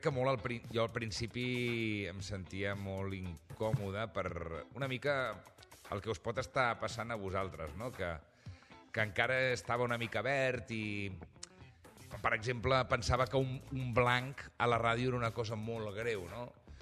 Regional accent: Vic, Catalonia, Spain; born there; jo sóc d'Osona, ho saps, això. Jo vaig néixer a Vic. Per tant, ho sé tot de Vic.

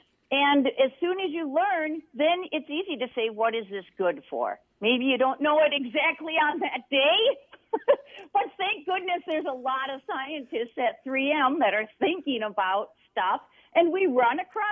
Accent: Minnesota, United States; So I started out in one of those projects in 3M at my high school. I'm from the Twin Cities.

